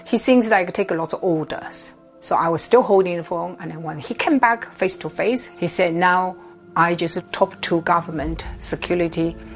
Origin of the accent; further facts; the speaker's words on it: China; English is a second language; because I was born bred in China